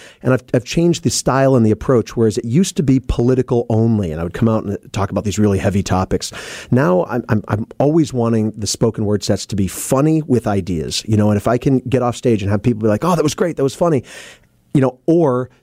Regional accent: Seattle, Washington, United States; And from the moment I said … from Seattle, Washington

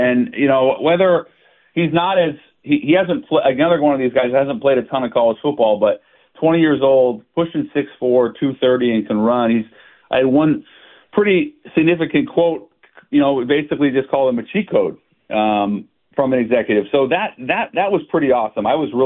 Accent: Seattle, Washington, United States; Okay, so I'm from Seattle.

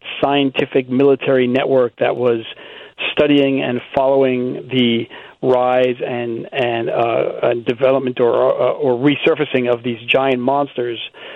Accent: New York City, New York, United States; I grew up in New York City. We had the 4:30 movie every day.

